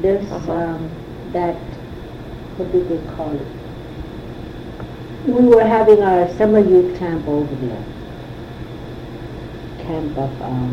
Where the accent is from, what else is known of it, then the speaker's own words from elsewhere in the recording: Barrow, Alaska, United States; We're in Barrow. We were raised in Barrow. Our family's in Barrow.